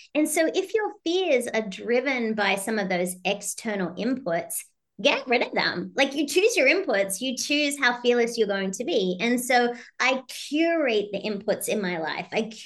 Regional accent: Australia; I'm Australian, for goodness sake.

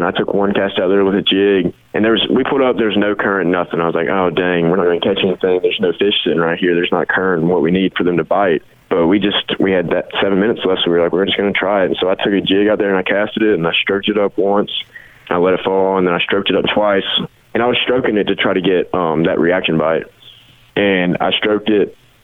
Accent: Alabama, United States; we're from the Coosa River in Alabama, and you fish shallow probably 85% of the season.

